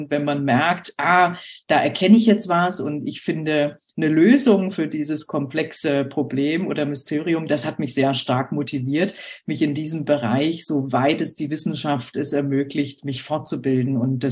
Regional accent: Berlin, Germany; moved away as an adult; now in Hamburg, Germany; Ich komme aus Berlin und habe dort studiert und in einer Tierklinik gearbeitet für 5 Jahre. Und dann hat es mich nach Hamburg verschlagen wegen der Dermatologie.

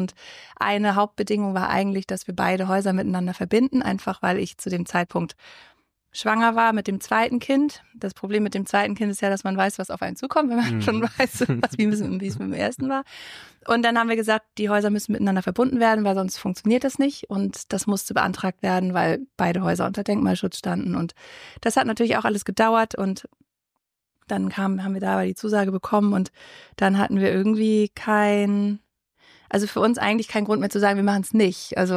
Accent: Hamburg, Germany; moved away as an adult; now in Lübeck, Germany; Ich komme aus Hamburg und bin da aufgewachsen und habe da auch bis 2012 gewohnt und dann sind wir nach Lübeck gezogen.

